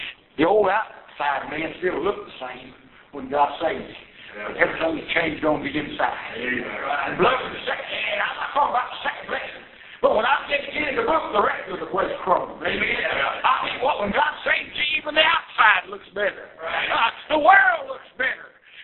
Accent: Texas, United States; born there; I went back to that, I played in Marshall, Texas. I'm a Texan by birth.

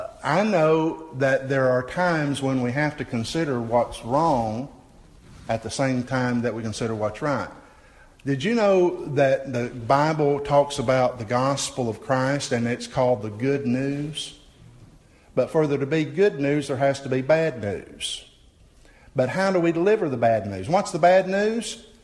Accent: Southern US, United States; And as you know, I grew up in the South, and folks down South can be very opinionated.

